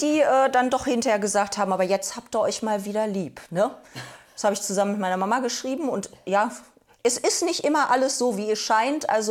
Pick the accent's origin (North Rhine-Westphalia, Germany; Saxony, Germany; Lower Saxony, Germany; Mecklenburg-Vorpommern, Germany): North Rhine-Westphalia, Germany; Münster; arbeite ich als Marketing- und Vertriebsleitung in einem großen Kulturbetrieb in Münster. Ansonsten mache ich Stadtführungen in meiner Heimatstadt